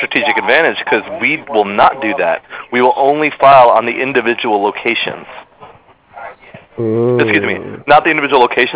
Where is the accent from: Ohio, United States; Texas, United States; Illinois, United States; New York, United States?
New York, United States; now in Hoboken, United States; I'm from Long Island, New York, live in Hoboken, New Jersey.